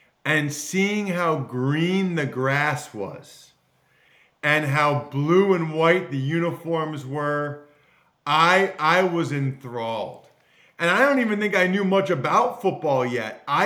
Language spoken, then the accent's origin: English; West Reading, Pennsylvania, United States; And look, Kerry Collins is from my hometown.